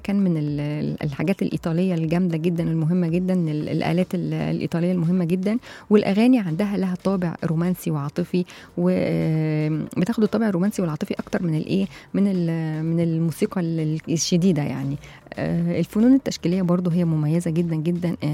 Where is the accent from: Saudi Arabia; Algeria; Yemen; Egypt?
Egypt; وفي أنواع كتير من الرأس عندنا إحنا موجودة في مصر